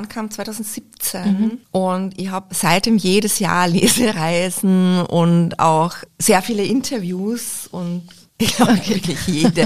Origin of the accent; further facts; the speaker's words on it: Vorarlberg, Austria; ich komme aus Vorarlberg und da ist ja doch auch ein sehr konservatives Denken sehr präsent.